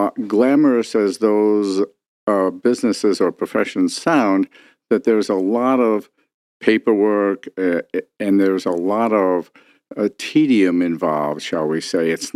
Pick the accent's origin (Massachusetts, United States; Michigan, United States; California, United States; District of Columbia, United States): Michigan, United States; Detroit; Well, I grew up here in Detroit, and I was very interested in science all of my life.